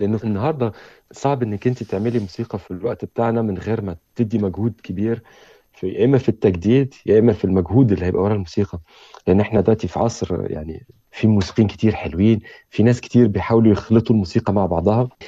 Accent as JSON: {"language": "Arabic", "country": "Egypt", "tie": "born or raised there", "said": "أنا مصري وأهلي مصريين وكبرت في مصر، أعتبر نص حياتي في مصر والنص بره"}